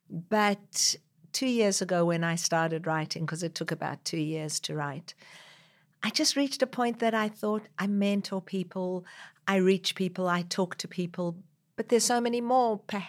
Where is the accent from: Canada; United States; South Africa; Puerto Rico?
South Africa; born there; moved away; also born or lived in Israel / Australia; So I was born in South Africa, but I spent many years living in Israel and then many years living in Australia. So when I go back to South Africa, people think I'm an Australian.